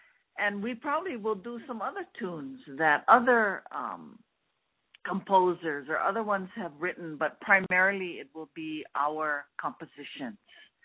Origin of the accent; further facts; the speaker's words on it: Hawaii, United States; because we have been born and raised in Hawaii.